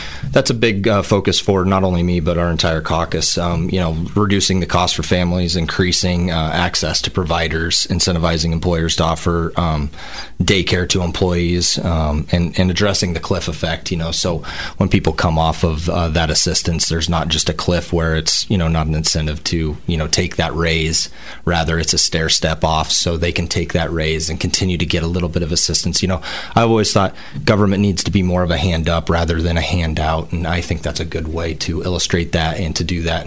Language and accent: English; Fontanelle, Iowa, United States; now in Greenfield, United States; I was raised in Fontenelle and currently live in Greenfield.